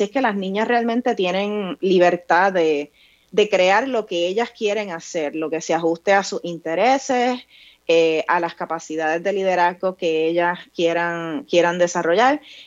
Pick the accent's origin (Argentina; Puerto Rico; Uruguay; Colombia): Puerto Rico; Vega Alta; Yo me crié en un campo en Vega Alta, Puerto Rico, y yo estaba rodeada de ciencia porque realmente yo me crié en la naturaleza. Yo en mi casa había vacas, gallinas.